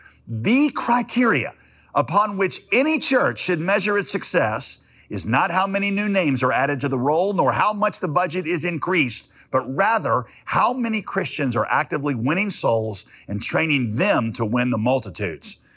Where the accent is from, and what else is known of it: West Virginia, United States; born there; also born or lived in North Carolina